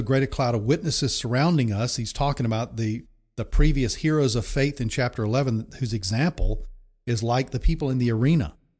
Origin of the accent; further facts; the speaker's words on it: Deep South, United States; And this was in the day when, you know, there was a lot of racial tension in the South. And I was raised in the Deep South.